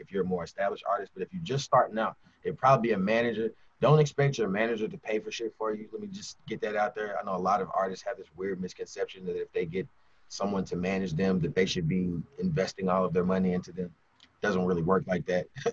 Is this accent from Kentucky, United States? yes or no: yes; Kentucky, United States; I'm from Kentucky, so you know, to not have a major outlet or any major label connections